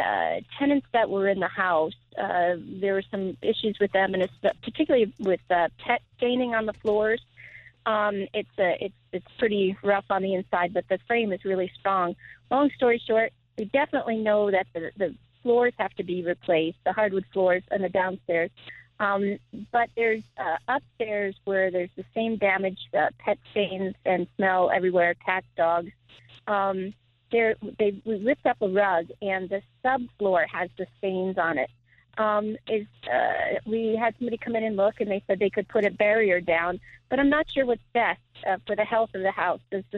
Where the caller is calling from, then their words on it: Greenville, New York, United States; Calling from Greenville, New York.